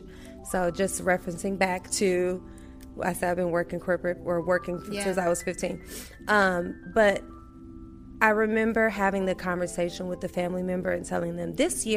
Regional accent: Milwaukee, Wisconsin, United States; So I grew up, I'm from Milwaukee, Wisconsin, small town gal where, you know, there's cheese and beer and all these other things.

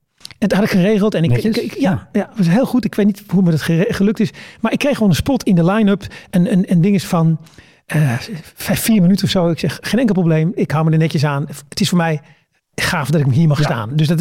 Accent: Netherlands; Weet je, ik kom uit Nederland.

